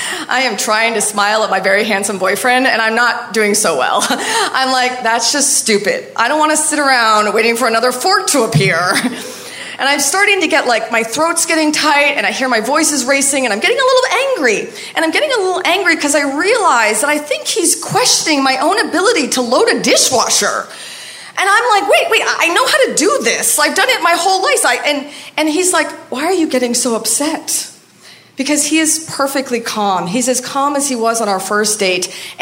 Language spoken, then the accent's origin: English; Maine, United States; his family from Iran and how I'm from Maine and how we just love architecture.